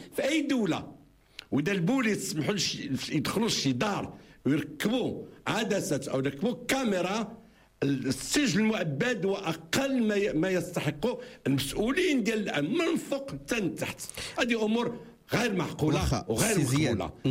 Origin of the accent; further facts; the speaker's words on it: Tangier, Tanger-Tetouan-Al Hoceima, Morocco; وثانيا بما انني كبرت في طنجة